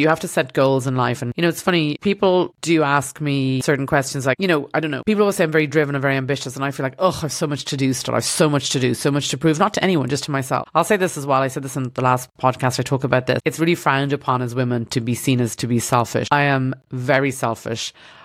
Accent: Dublin, Leinster, Ireland; I grew up in Dublin and on Moore Street or Grafton Street

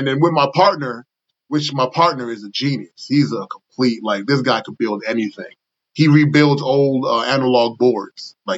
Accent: Brooklyn, New York, United States; now in Washington, D.C. area, United States; I mean, I'm from New York, Brooklyn. That was where I was raised. I am Panamanian, but I was raised in Brooklyn, New York. And when I moved here, I tell everyone it did save my life.

